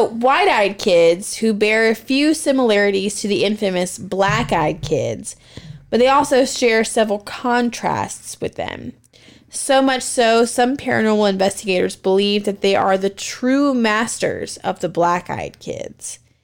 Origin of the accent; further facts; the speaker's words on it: Appalachia, United States; I'm from Appalachia. Do you know the rules of Appalachia?